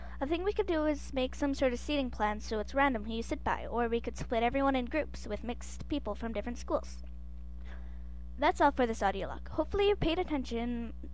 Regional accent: Saskatchewan, Canada; I was born and raised in Canada

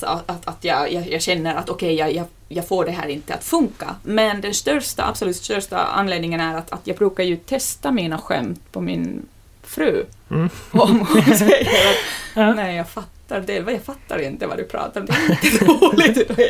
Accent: Finland; first language Finnish; Swedish is a second language; now in Sweden; Och jag pratar ganska mycket om att vara finne i Sverige. Mitt modersmål är finska.

